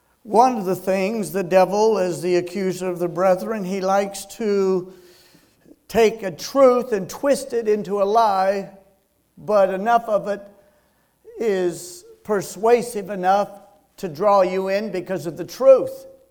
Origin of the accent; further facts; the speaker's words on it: Ventura, California, United States; But I often think, oh, Ventura. I loved growing up in Ventura.